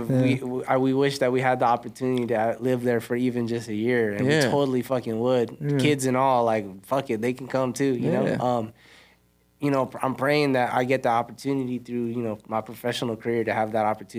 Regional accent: Philippines; being Asian myself, I'm Filipino.

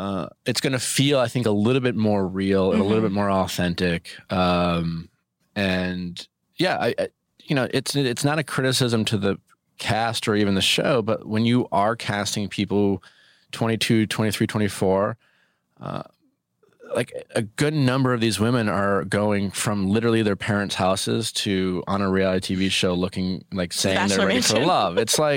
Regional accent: Milwaukee, Wisconsin, United States; My friends I grew up with in Milwaukee

